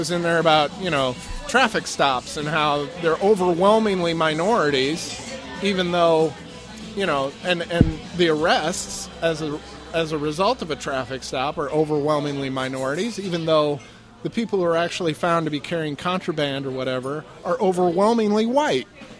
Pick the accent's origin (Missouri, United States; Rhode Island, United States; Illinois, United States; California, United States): Missouri, United States; I grew up in NoCo.